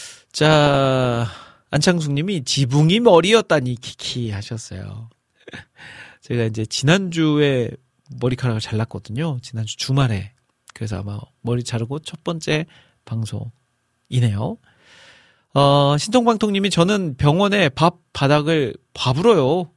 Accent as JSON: {"language": "Korean", "region": "North Jeolla", "country": "South Korea", "said": "저는 전라북도 출신이라서 저희 고장에서는 솔이라고 불렀거든요."}